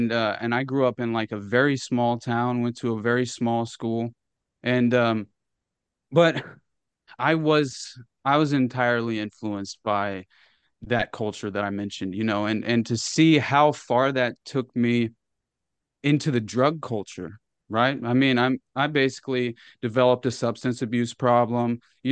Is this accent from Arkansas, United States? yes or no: yes; Arkansas, United States; Since I was a child, right, I had like a dream of because I grew up in Northwest Arkansas on a 35-acre farm.